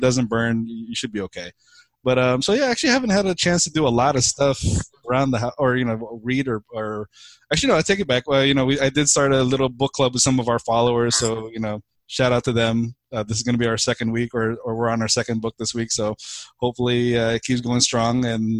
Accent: Philippines; growing up in the Philippines, you were surrounded by either G.I. Joe, Transformers, and He-Man

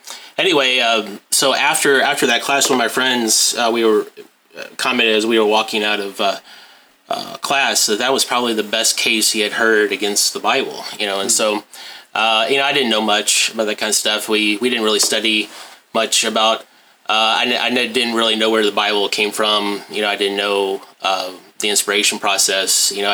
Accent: Mexico, Missouri, United States; I'm originally from Mexico, Missouri, and grew up there, and accepted Christ when I was 9

